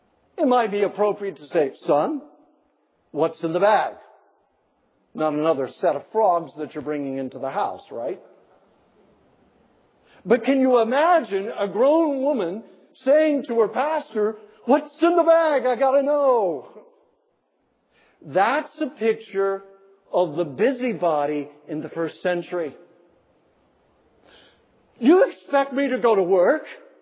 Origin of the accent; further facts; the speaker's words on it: Nebraska, United States; There was a lady in my hometown back in Nebraska who could not stand secrets.